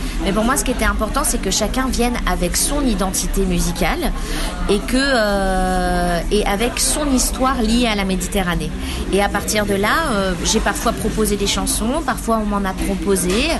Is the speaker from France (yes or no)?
yes; France; parce que moi je suis française, avec des origines diverses